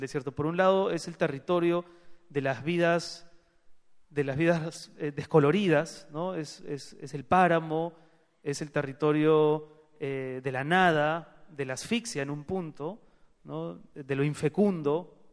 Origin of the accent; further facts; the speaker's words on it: Lima, Peru; born there; Lima, la ciudad donde yo nací, es un desierto, ¿no? Es el encuentro de tres valles desérticos.